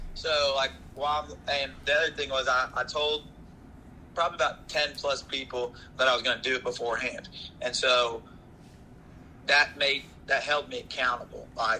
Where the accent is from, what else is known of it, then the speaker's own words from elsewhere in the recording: Lexington, Kentucky, United States; one of my buddies just tagged me something on Facebook because I'm from Lexington.